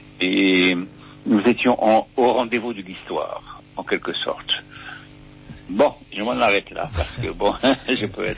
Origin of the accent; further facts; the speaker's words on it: Morocco; now in Créteil, France; Depuis que j'ai quitté le Maroc, c'est la ville de Créteil qui m'a accueilli.